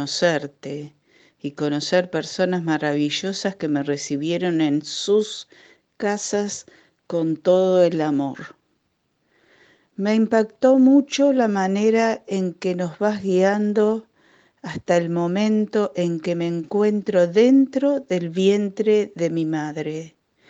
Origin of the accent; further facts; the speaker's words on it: Bahía Blanca, Buenos Aires Province, Argentina; de Bahía Blanca.